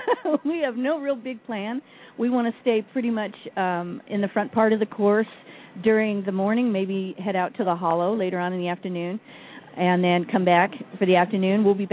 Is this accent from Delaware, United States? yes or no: yes; Delaware, United States; But my girlfriend and I, Diane, from New Jersey, I'm from Delaware